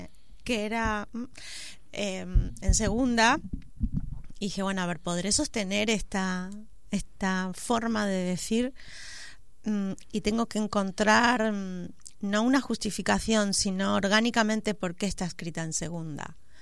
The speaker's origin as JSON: {"language": "Spanish", "region": "Mendoza", "country": "Argentina", "said": "Encima soy de Mendoza, que tiene una Z ahí enorme."}